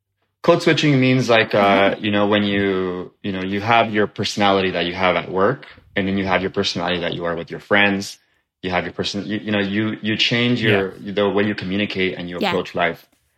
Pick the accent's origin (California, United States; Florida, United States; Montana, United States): California, United States; Los Angeles; was I going to stay in my adult years here in my hometown, or was I going to try to move somewhere? And it dawned on me that, the reason why a lot of people move here is because they come from small towns.